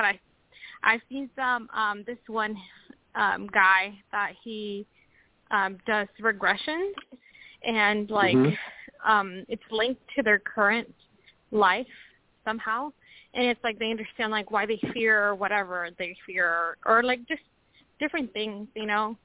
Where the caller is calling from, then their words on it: Washington, United States; Hi, guys. I'm calling from Washington State.